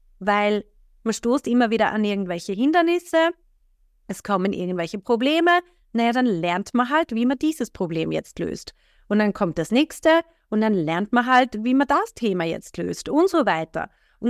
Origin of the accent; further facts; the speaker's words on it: Austria; bei uns in Österreich